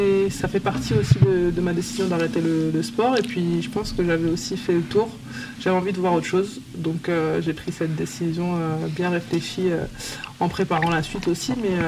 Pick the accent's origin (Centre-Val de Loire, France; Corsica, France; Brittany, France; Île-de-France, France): Île-de-France, France; La Courneuve; la ville où j'ai grandi, à la Courneuve.